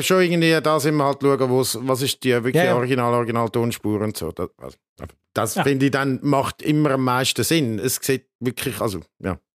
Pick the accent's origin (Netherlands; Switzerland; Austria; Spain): Switzerland; bei uns in der Schweiz